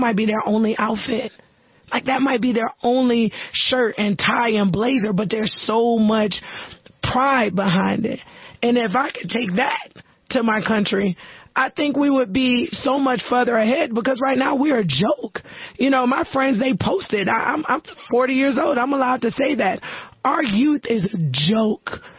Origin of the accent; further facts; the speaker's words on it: United States; but it was 2 miles for me as an American.